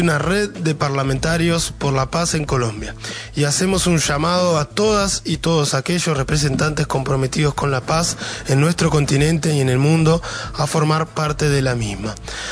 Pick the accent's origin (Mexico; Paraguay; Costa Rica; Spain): Costa Rica; Ejemplo de ello es lo que ha sucedido en mi país, Costa Rica